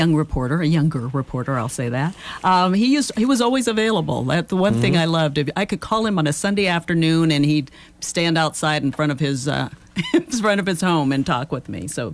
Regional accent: Pittsburgh, Pennsylvania, United States; I'm from Pittsburgh, so I definitely know who he is, or he was.

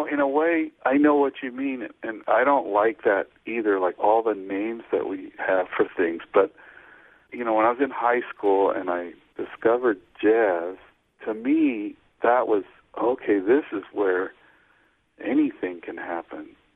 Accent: Colorado, United States; I grew up in Colorado, and just about every summer and some winters, we drive from Colorado up to Two Harbors

